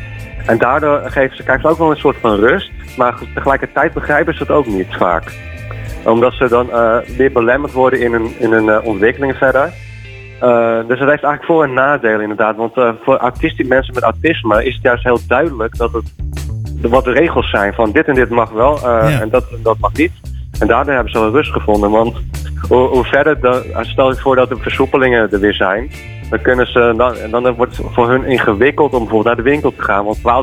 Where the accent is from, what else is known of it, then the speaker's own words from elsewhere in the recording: Wognum, North Holland, Netherlands; ik kom uit Wognum, zoals vlakbij Horen.